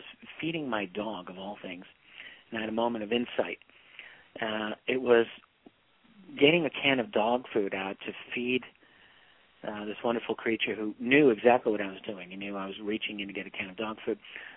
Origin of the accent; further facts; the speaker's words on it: New York City, New York, United States; I grew up in the New York City area, in a very working class, kind of working environment.